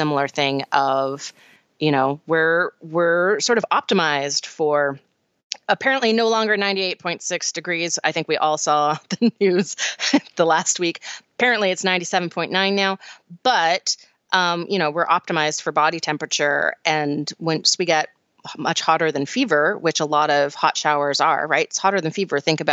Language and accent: English; Canada; I grew up in Canada.